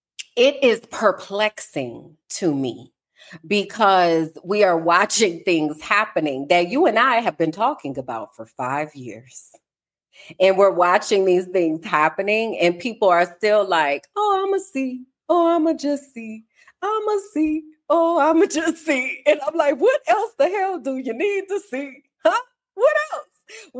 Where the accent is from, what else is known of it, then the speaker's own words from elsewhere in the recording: New Orleans, Louisiana, United States; and I'm from New Orleans for anybody who didn't know.